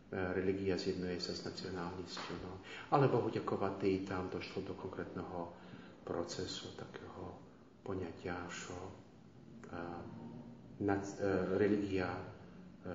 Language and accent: Ukrainian; Poprad, Prešov Region, Slovakia; Ukrainian is a second language; now in Ukraine; Я родом зі Словакії, родом з Побраду.